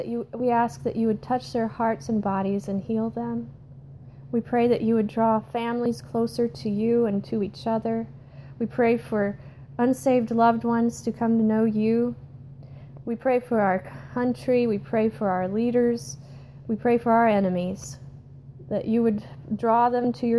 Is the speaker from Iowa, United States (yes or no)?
yes; Cherokee, Iowa, United States; I personally wish to give a shout out to KCHE in my hometown of Cherokee, Iowa.